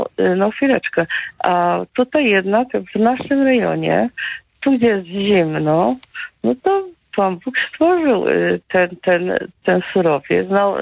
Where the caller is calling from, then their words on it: Silesian Voivodeship, Poland; Ja ze Śląska dzwonię.